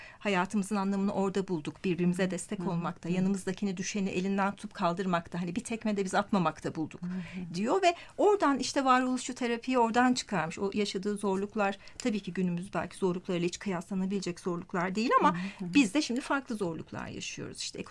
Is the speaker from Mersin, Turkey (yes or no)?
yes; Mersin, Turkey; Yok, hayır, Mersinliyim ben.